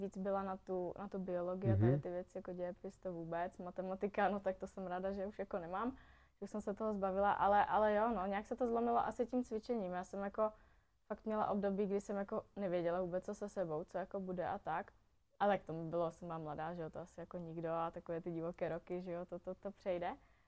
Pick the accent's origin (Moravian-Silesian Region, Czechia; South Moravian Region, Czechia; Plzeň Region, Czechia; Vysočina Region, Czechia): Moravian-Silesian Region, Czechia; Třinec; Ano, já jsem z Třince, což je vlastně město. Všichni říkají, že je to Polsku